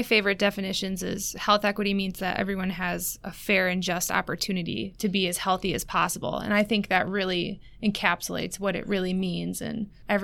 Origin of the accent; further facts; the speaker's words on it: Burlington, Wisconsin, United States; I grew up in Burlington and I'm attending UW-Madison